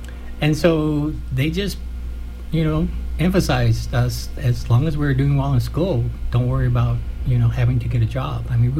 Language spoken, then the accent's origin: English; Santa Barbara, California, United States; I grew up in Santa Barbara. So I'm from California.